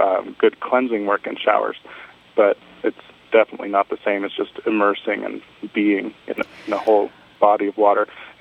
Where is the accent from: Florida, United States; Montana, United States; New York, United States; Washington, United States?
Montana, United States; Missoula; And also, I come from Missoula, Montana.